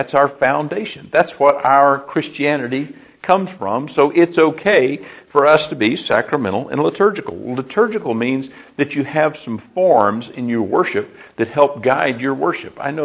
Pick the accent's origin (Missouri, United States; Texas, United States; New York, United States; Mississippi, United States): Texas, United States; I can remember as a kid growing up in Texas, they're called terrapins, I think, but we call them snapping turtles.